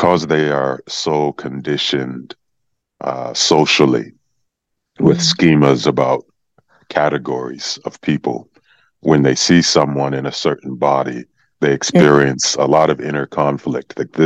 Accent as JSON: {"language": "English", "region": "New Mexico", "country": "United States", "tie": "born or raised there", "said": "I was born and raised in La Tierra del Encanto, Land of Enchantment, in New Mexico."}